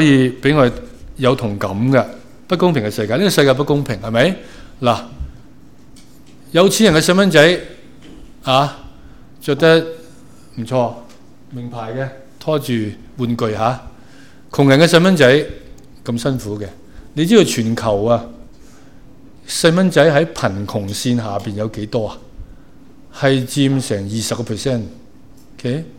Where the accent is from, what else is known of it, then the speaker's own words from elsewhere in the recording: Hong Kong; 我在香港长大知道成日有选美的